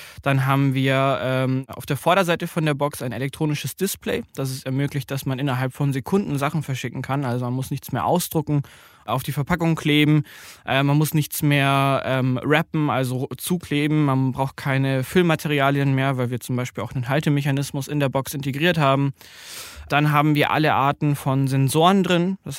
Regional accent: Bavaria, Germany; 24 Jahre alt. Ich komme ursprünglich aus Bayern

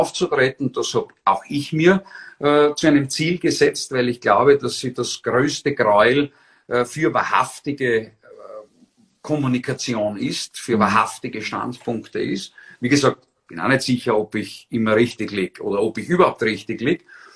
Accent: Austria; als Österreicher mit durchaus deutschen Wurzeln, wie gesagt, die Großmutter kam aus München, mein Onkel lebt nach wie vor in München

